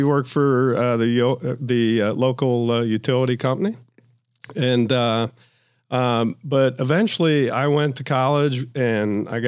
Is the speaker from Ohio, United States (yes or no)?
yes; Cincinnati, Ohio, United States; So a little bit about me. I grew up in Cincinnati